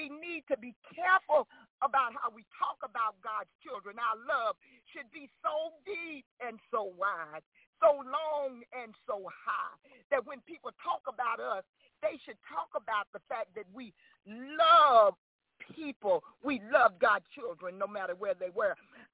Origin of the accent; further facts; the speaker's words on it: Mississippi, United States; You know, growing up in Mississippi, I grew up with a mother who just instructed me in so many areas.